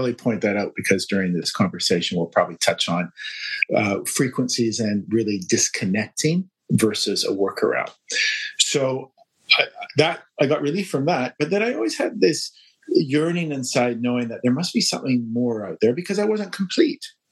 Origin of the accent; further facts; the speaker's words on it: Vancouver, British Columbia, Canada; moved away as an adult; now in London, United Kingdom; I'm from Vancouver and I moved to London and became an investment banker.